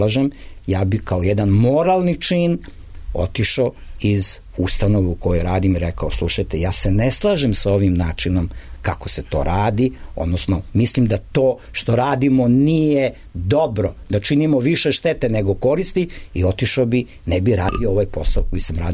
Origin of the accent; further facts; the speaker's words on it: Serbia; mi smo Srbi